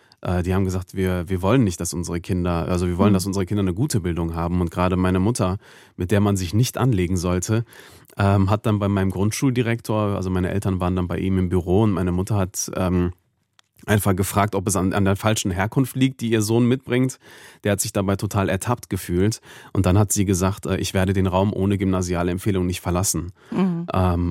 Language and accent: German; Duisburg, North Rhine-Westphalia, Germany; Ein wunderschöner Ort. Ein Ort, der sehr divers ist, sehr unterschiedlich ist, sehr solidarisch ist